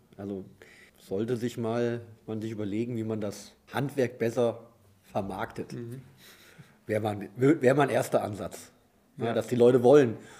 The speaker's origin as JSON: {"language": "German", "town": "Fulda", "region": "Hesse", "country": "Germany", "tie": "born or raised there", "moved": "as an adult", "said": "obwohl ich direkt nach dem Abi aus Fulda weg bin, immer eine sehr große Verbindung zu meiner Heimat gehabt und gehalten durch meine Familie und meine Freunde."}